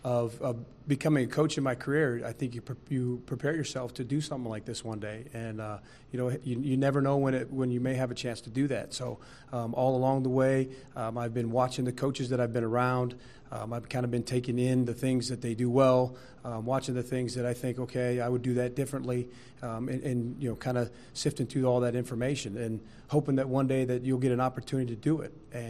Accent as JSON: {"language": "English", "country": "United States", "tie": "born or raised there", "said": "It's also exciting because it's my hometown. You know, it's where I grew up. You know, got a lot of friends. Obviously, my whole family still lives here."}